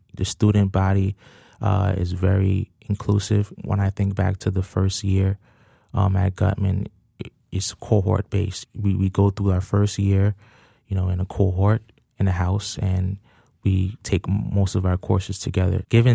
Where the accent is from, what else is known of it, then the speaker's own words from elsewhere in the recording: Brooklyn, New York, United States; I'm from Brooklyn, New York, Canarsie, New York, particular.